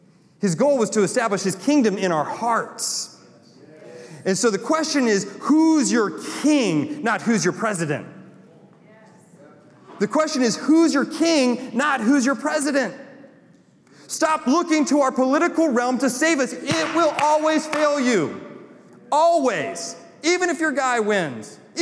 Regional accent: North Carolina, United States; Man, I got really Southern there, Pastor Shino. I'm a donkey. I'm also from North Carolina.

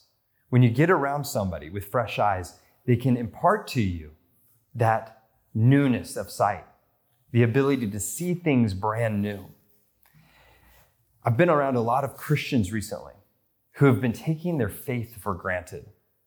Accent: United States; accent: American; also born or lived in United Kingdom; my accent would give me away as an American at everywhere I went.

